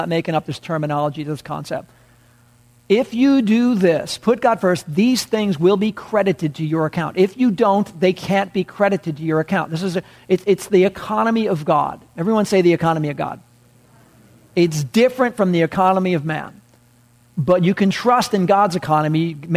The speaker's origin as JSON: {"language": "English", "region": "New York", "country": "United States", "said": "I'm a kid from New York where people would steal your lunch on the way to school."}